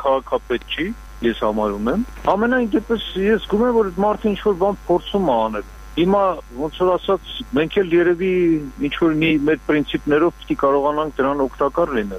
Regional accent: Yerevan, Armenia; Ես ազատ երևանցի եմ

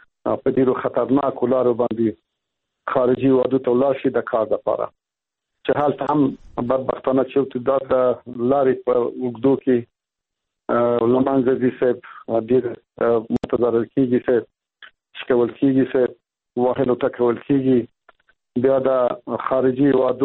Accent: Afghanistan; زه خو په دې هیواد کې لوی شوی یم، د ژوند په افغانستان کې تیر کړی دی.

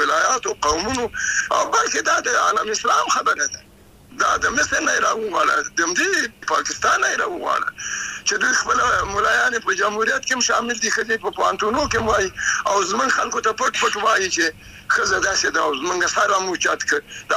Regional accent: Afghanistan; زه افغان یم، نارینه خو ته هم د موږ افغان لورې صحیح ده

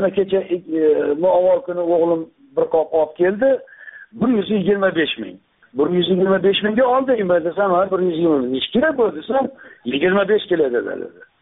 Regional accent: Akhsikent, Namangan Region, Uzbekistan; born there; O'sha men tug'ilgan joy yangi Axsi deyilgan, eski Axsi

